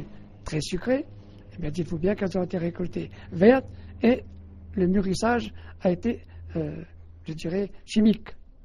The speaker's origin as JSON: {"language": "French", "town": "Le Tampon", "country": "Réunion", "tie": "born or raised there", "said": "tout en étant au Tampon et dans les environs. Je n'ai jamais pratiquement quitté la Réunion. Si j'ai quitté la Réunion seulement pour mon service militaire"}